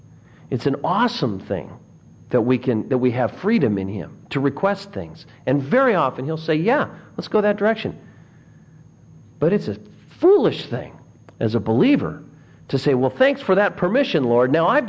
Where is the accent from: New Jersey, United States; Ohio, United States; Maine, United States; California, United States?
California, United States; moved away as an adult; And I was from California, and I don't think I ever saw a completely cloudless summer in Southern California.